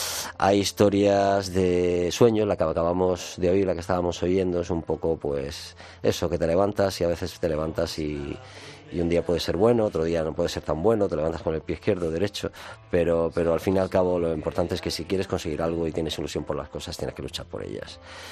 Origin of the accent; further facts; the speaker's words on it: Almería, Andalusia, Spain; moved away; mi entrada en el 86 aquí, cuando me vine de Almería